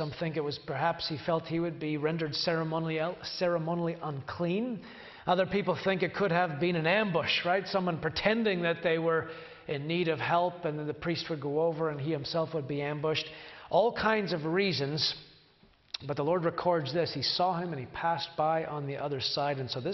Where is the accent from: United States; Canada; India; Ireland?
Ireland; born there; I grew up for a short time I was born in Ireland.